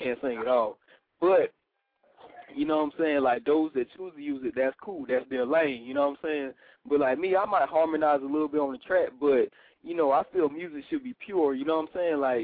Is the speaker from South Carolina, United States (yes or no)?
yes; Florence, South Carolina, United States; I'm from Florence, South Carolina.